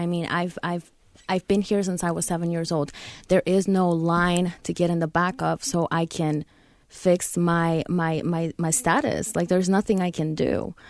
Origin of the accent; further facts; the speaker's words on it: North Carolina, United States; we are part of making North Carolina better. I mean, I think, you know, I grew up here. I know no other place as my home.